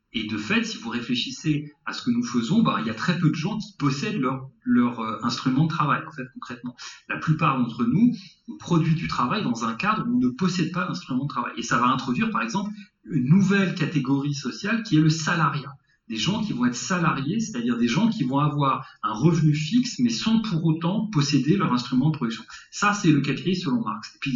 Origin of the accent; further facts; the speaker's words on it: Paris, Île-de-France, France; born there; moi, j'habite à Paris, je suis né à Paris